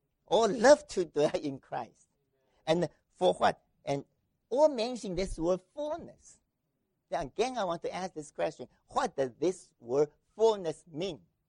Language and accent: English; China; first language Chinese; English is a second language; Chinese is my mother tongue. It's not English, you know. It's English is not my mother tongue.